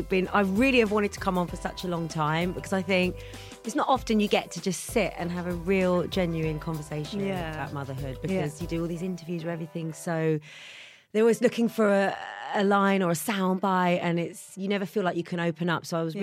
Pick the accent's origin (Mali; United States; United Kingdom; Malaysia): United Kingdom; Welwyn Garden City, East of England; I came from a very, very small town, Welwyn Garden City, and I felt very safe in my hometown.